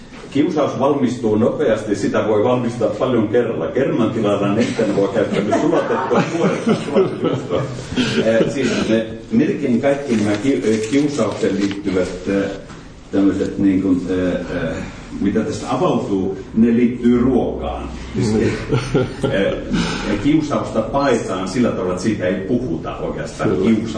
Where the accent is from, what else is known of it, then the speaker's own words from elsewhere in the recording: Palokka, Central Finland, Finland; kun minä kasvoin ja vartuin siellä Palokassa